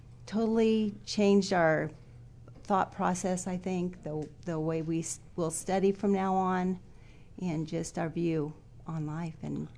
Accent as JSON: {"language": "English", "region": "California", "country": "United States", "said": "I'm from California also, from Northern California, though."}